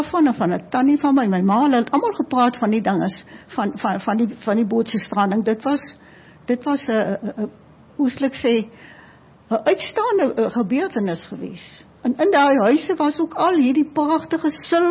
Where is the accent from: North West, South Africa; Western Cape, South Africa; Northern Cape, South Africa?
Western Cape, South Africa; Doringbaai; also born or lived in Lambertsbaai; ek het nie groot geword in die area nie, ek het op Doringbaai en Lammelsbaai groot geword